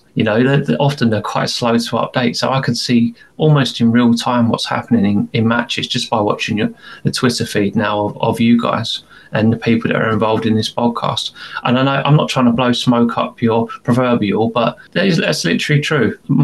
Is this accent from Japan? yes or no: no; England, United Kingdom; now in Thailand; And it'll be that as well with us being English and trying not to force too many things upon a Thai club.